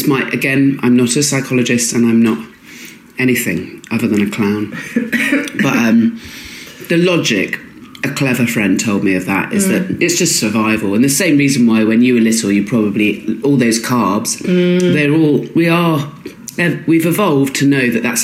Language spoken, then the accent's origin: English; Swanage, South West England, United Kingdom; I grew up in Dorset and Swanage